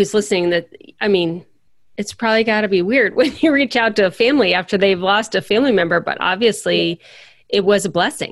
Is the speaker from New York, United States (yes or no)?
no; Akron, Ohio, United States; I'm from the Akron, Cleveland area, and Akron is the rubber capital of the world